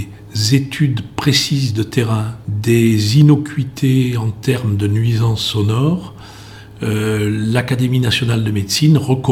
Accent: Millau, Occitanie, France; d'abord je suis Aveyronnais, ensuite je connais bien le Lévézou, qui est ma terre natale. Moi je suis né à Millau, mais je suis issu du Lévézou.

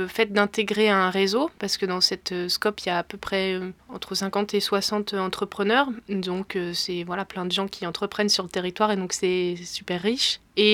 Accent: Provence-Alpes-Côte d'Azur, France; now in Ardèche, France; Moi, je suis ardéchoise d'adoption. À la base, je suis des Alpes du Sud et je suis arrivée en Ardèche un peu par hasard quand je suis venue voir des amis qui venaient de s'installer ici.

